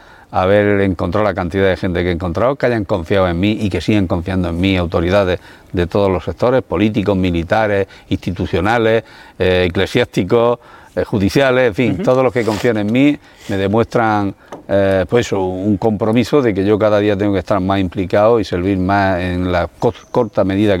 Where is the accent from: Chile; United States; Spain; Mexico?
Spain; Cartagena, Region of Murcia; Así somos los cartageneros.